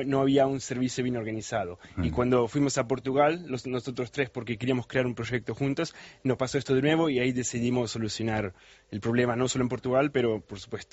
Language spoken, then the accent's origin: Spanish; Argentina; born there; nací en Argentina, pero soy de origen esloveno.